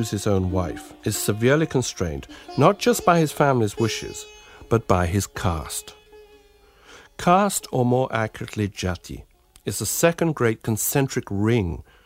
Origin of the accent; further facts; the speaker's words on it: England, United Kingdom; When I was growing up in England, our house had two entrances: the front door for those of our class, our fellow Brahmins